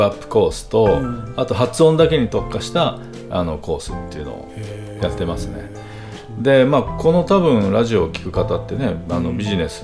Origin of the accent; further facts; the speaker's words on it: Fukuoka, Japan; 私の故郷の福岡でね